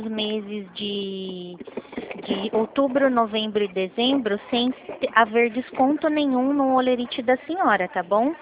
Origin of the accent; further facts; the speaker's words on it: Rio Claro, São Paulo, Brazil; Eu sou daqui de Rio Claro, eu sou aqui do lado da agência da Avenida 3 aqui.